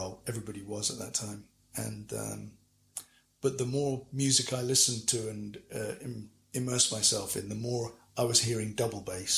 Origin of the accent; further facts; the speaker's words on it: West Midlands, United Kingdom; moved away; But having both been living in London before that, but I moved to London from Shropshire, and Shropshire's where I did most of my main growing up.